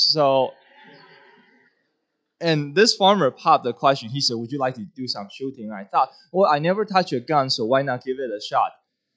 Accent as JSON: {"language": "English", "country": "Taiwan", "tie": "born or raised there", "second_language": "English", "moved": "as an adult", "lives_now": "United States", "said": "And that little tiny town that I grew up in Taiwan, just a perspective, is one of the smallest, has 200,000 people in there."}